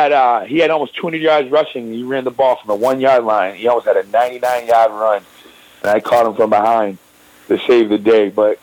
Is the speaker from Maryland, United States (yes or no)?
no; Lynn, Massachusetts, United States; I'm a kid from Lynn, man.